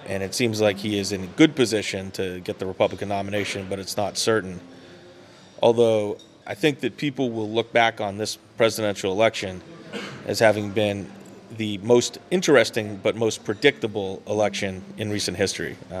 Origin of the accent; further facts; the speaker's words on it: United States; I'm an entrepreneur from the United States.